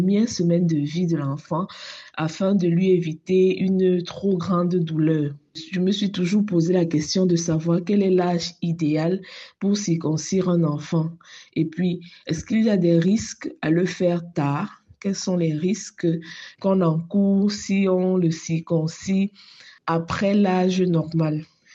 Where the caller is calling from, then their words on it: Yaoundé, Centre, Cameroon; de Yaoundé au Cameroun, j'ai 28 ans.